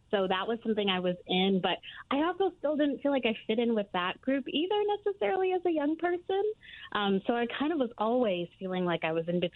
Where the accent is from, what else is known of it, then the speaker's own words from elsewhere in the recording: Hamden, Connecticut, United States; That is right. I grew up in Hamden. I was born in New Haven. I lived in West Haven for a little while.